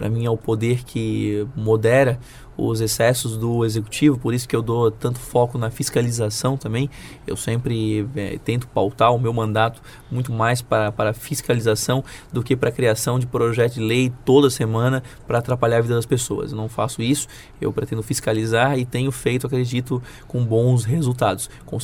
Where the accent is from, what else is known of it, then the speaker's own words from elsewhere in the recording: Florianópolis, Santa Catarina, Brazil; eu sou de Florianópolis, então eu cresci naquela ponte fechada e ouvindo histórias sobre isso